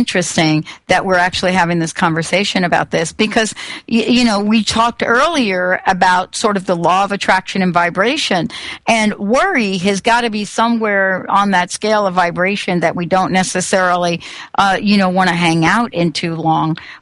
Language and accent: English; New York City, New York, United States; I grew up in New York City. I would never walk down a dark alley.